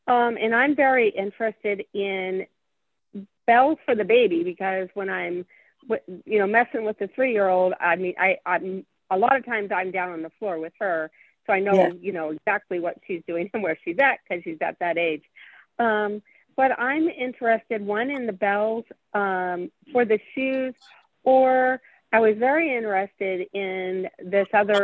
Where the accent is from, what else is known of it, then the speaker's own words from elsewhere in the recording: California, United States; I'm from California.